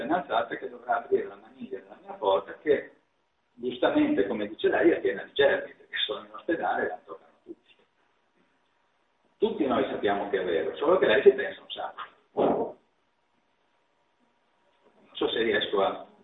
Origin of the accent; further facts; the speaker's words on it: Liguria, Italy; nel mio paese, io vengo dalla Liguria